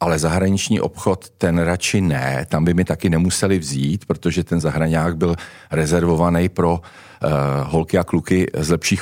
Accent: Prague, Czechia; Jsem rodilej Pražák, hlásím se k tomu. Konkrétně jsem se narodil teda ve Vršovicích, a což teda je známá fotbalová čtvrť.

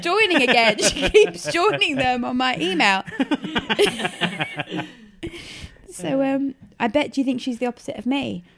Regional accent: South East England, United Kingdom; I'm from Kent

